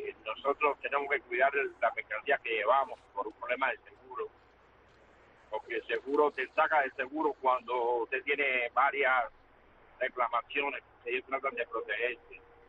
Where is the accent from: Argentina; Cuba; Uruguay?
Cuba; now in United States; yo me quería dirigir a mi pueblo cubano.